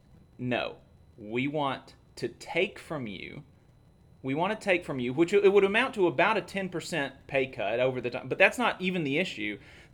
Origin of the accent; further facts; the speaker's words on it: Alabama, United States; I'm from Alabama. You know, we, you know, I grew up in a rural community, very conservative, very religious.